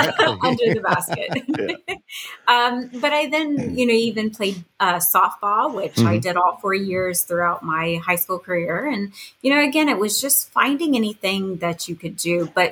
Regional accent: West Virginia, United States; So I am from West Virginia. I'm born and raised here. I came back here after the service so that way I could be with my family.

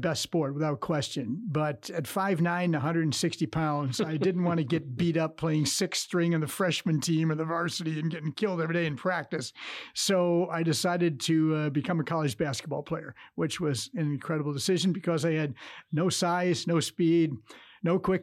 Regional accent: Detroit, Michigan, United States; I grew up in Detroit, Dave. I was born in the city of Detroit, grew up in the suburbs of Detroit.

